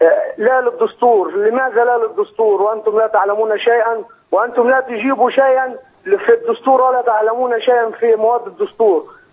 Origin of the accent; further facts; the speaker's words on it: Minya, Minya Governorate, Egypt; now in Cairo, Egypt; عندما كنت ذاهب من القاهره الى بلدي المنيا لكي اصوت في الاستفتاء الدستور